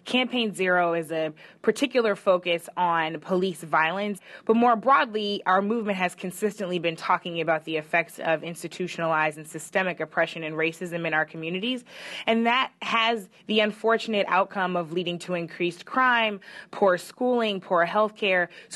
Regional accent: St. Louis, Missouri, United States; You know, I grew up in St. Louis. I've lived in North St. Louis County for most of my life, which is where Ferguson is.

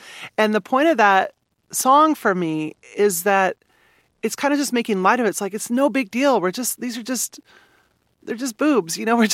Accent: Manhattan, Kansas, United States; Well, I was born and raised in Manhattan, and I love it.

